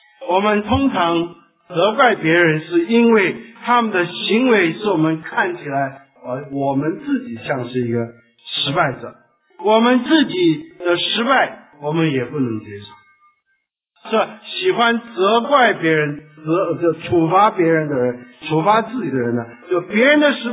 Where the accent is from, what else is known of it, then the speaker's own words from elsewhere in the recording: China; 我们中国人是把嘴放在盘子上是吧，这样吃